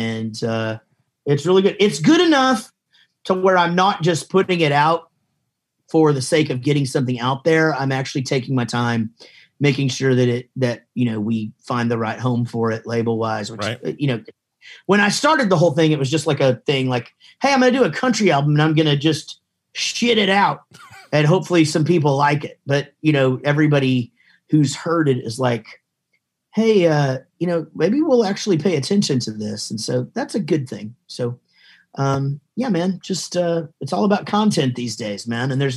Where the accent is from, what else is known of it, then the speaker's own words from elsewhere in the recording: Wichita Falls, Texas, United States; Well, you know, I'm from Wichita Falls, Texas. I have … tattooed on my arm right there.